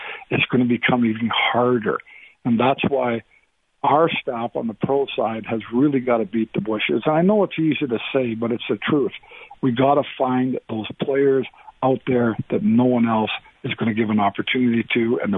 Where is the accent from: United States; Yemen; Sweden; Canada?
Canada; Calgary, Alberta; being an Alberta boy, I was born and raised in Calgary. I've always come back here to live throughout my career, although most of it's been spent, you know, down east. I'm coming back home to Alberta.